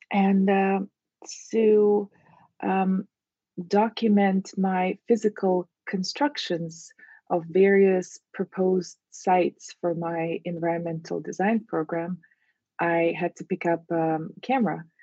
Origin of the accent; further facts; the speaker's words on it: Russia; now in Miami, United States; I grew up in Russia